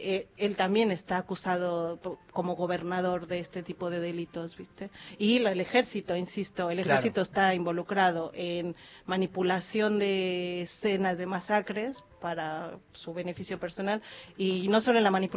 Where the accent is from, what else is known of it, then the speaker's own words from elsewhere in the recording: Mexico City, Mexico; now in Argentina; Yo soy de la Ciudad de México, sí.